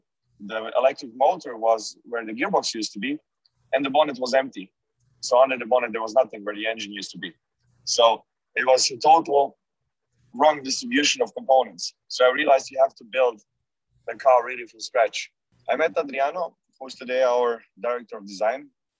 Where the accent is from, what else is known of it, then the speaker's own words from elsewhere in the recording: Croatia; also born or lived in Germany; growing up in Germany, there were lots of these like car shows on the internet, on the television at that time, not on the internet. That was like in the 90s. And, that was, let's say, further making me addicted to cars. And then when we moved back to Croatia after elementary school